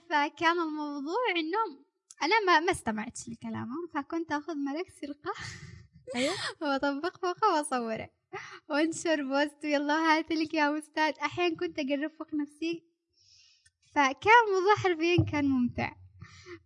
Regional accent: Yemen; لأنه أساسا مواد هالميك اب مش موجودة عندنا في اليمن، ضروري تأخذيها من الخارج

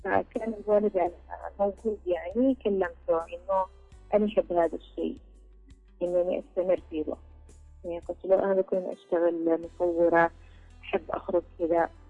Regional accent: Taiz, Taiz Governorate, Yemen; أول فرصة عمل يعني مشروع الأجر كان مع موثق عندنا في تعز

